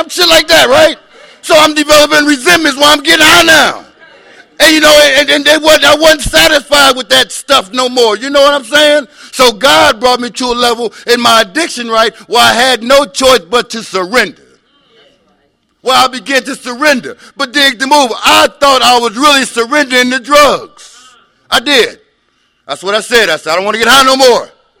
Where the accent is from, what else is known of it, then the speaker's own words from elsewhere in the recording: Chicago, Illinois, United States; I didn't have too many choices growing up in the Yum Yum back on the south side of Chicago, Jack.